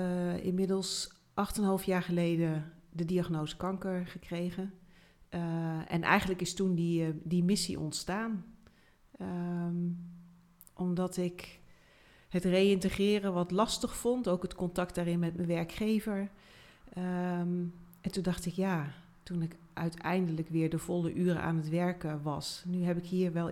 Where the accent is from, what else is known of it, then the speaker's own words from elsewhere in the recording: Apeldoorn, Gelderland, Netherlands; Ik kom uit Apeldoorn. Ik ben 54 jaar.